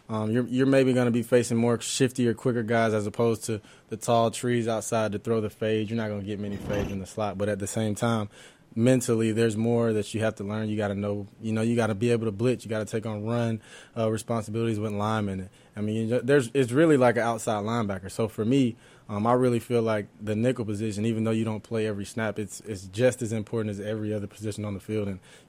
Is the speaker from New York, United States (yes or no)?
no; Atlanta, Georgia, United States; You know, growing up in Atlanta, of course, I'm a Braves fan.